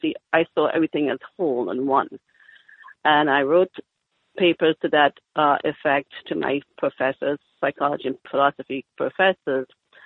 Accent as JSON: {"language": "English", "country": "Trinidad & Tobago", "tie": "born there", "said": "Well, I was born in Trinidad, West Indies, in 1954."}